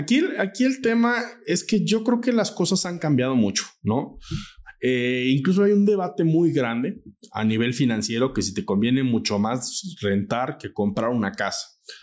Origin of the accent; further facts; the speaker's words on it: Mexico; y más como mexicanos nos cuesta mucho